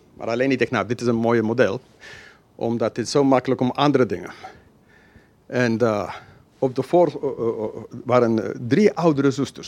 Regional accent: United Kingdom; now in Netherlands; ik ben blij om Brits te zijn. Maar ik ga niet door mijn hele leven zeggen, ik ben Brits. Nee, het is een deel van mijn identiteit. Vanaf baby heb ik een Britse paspoort.

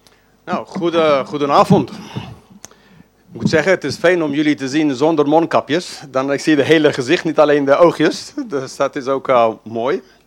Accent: England, United Kingdom; Dutch is a second language; now in Eindhoven, Netherlands; ik ben een Engelsman … Dus ik woon in Eindhoven. Ik ben nu bijna 15 jaar in Nederland. Dus ik heb mij een inburgeringscursus in Eindhoven gedaan. Dus mijn zachte G komt ergens daartussen.

